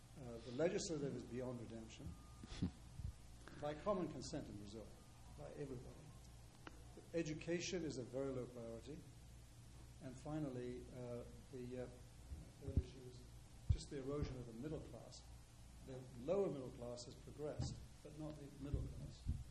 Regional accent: England, United Kingdom; I'm English, so I'll probably apologize three times before we finish.

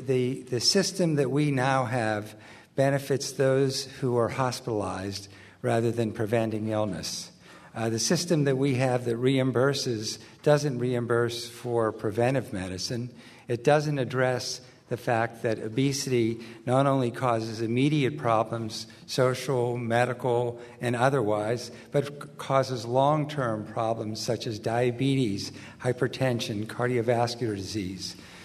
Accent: East Coast, United States; now in Oakland, United States; I grew up in the East Coast, and I trained in pediatrics at Philadelphia and in Boston, and then returned to the University of Pennsylvania, and then moved to Oakland 31 years ago

